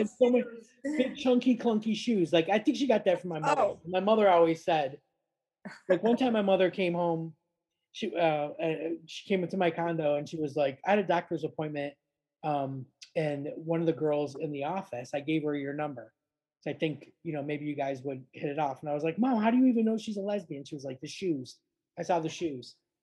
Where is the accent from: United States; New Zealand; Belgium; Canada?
United States; Florida; now in United Kingdom; And then they have the audacity to challenge me because I'm from Florida.